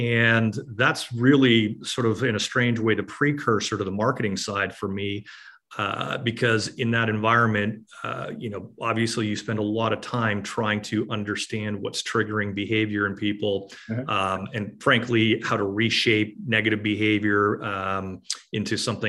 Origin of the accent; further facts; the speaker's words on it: Canada; As a Canadian, of course, you pretty much have to play hockey to get a passport.